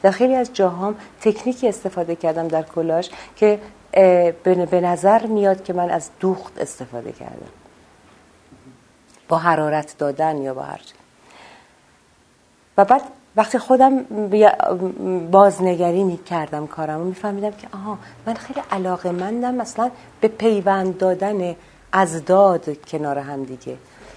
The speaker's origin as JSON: {"language": "Persian", "country": "Iran", "said": "من ایرانیم و تو ایران ما از نظر عرفان و معنا چیزی کم نداریم"}